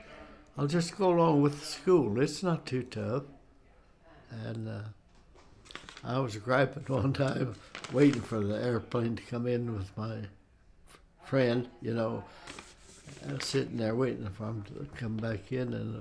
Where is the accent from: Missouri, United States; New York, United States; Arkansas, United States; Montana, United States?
Missouri, United States; born there; I was born in Missouri, right across the river from Fort Leavenworth, Kansas.